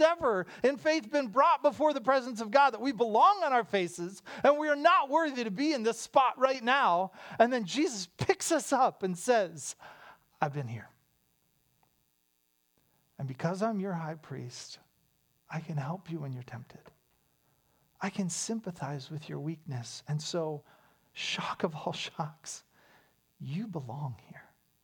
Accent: Pittsburgh, Pennsylvania, United States; I grew up in Pittsburgh. These were the Steelers.

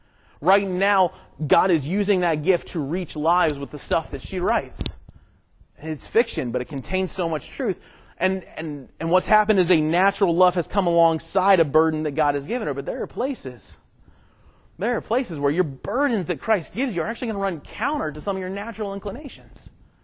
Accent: Ohio, United States; moved away as an adult; also born or lived in Georgia; So I grew up in Ohio, born and raised in Ohio, got to Georgia for college because Georgia was the South

